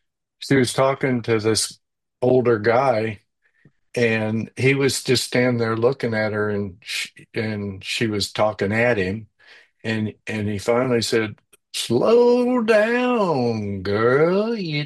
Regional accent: Oregon, United States; When I'm from Oregon originally, and obviously we were out west, weren't connected.

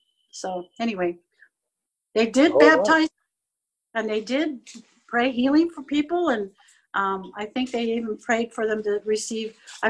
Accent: Illinois, United States; And I came from Illinois, and so I looked at the one about Chicago.

